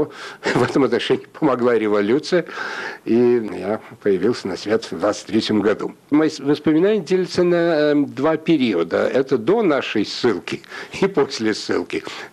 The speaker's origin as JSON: {"language": "Russian", "town": "Pushkin", "region": "Saint Petersburg", "country": "Russia", "tie": "born there", "said": "Я родился в 23-м году в городе Детское село, которое потом стало городом Пушкиным, а сейчас вернулось к старому названию Царское село."}